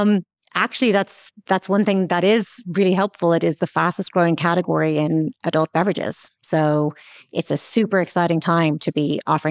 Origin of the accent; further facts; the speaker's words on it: Ireland; now in New York, United States; I'm obviously Irish originally. I've been in the US and in that time always in New York for 16 years.